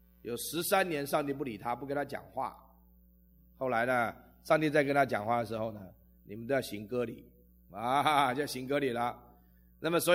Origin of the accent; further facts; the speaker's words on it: China; 我们不是犹太人，我们是中国人啊。